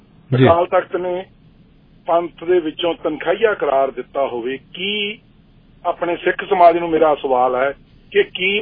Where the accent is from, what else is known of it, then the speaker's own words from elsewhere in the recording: Muktsar, Punjab, India; ਇੱਕ ਸਾਡੇ ਇਲਾਕੇ ਦੇ ਵਿਚ ਵੀ, ਮੇਰਾ ਇਲਾਕਾ ਮੁਕਤਸਰ ਸਾਹਿਬ ਦਾ ਹੈ